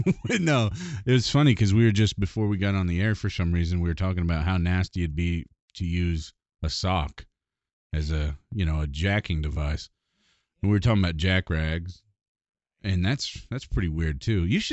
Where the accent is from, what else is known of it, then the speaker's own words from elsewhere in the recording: Missouri, United States; I almost said that ain't, and that would really show that I'm from Missouri.